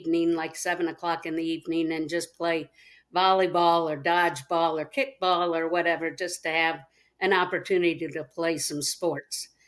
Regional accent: Claypool, Indiana, United States; Yes, I grew up in Claypool, Indiana, and our town was very, very small.

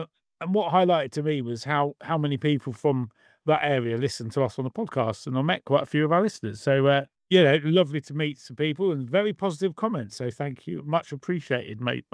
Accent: United Kingdom; I mean, you can tell we're British.

